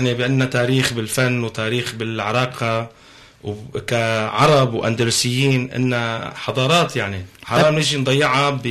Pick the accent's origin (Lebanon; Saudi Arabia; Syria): Syria; moved away; also born or lived in Los Angeles / Montreal; انا تركت يعني بال82 هاجرت من سوريا ال82 عشت فترة بلوس أنجلوس وبال84 هاجرت لمونتريال ضليت بشتغل بموريال انعرفت فنيا بموريال بعدين صارت الظروف نزلت على سوريا